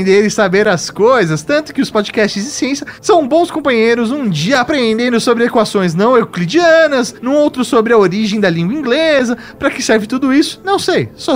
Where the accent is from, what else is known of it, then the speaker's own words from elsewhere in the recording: Brasília, Federal District, Brazil; 31 anos, sou de Brasília, Distrito Federal, nascido e criado aqui, sou farmacêutico de formação